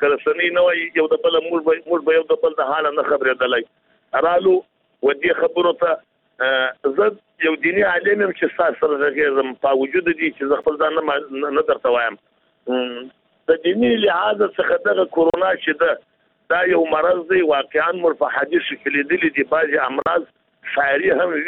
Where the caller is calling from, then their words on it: Jowzjan, Afghanistan; زه پښتون يم د جوزجان ولایت څخه سفر په تماس کېم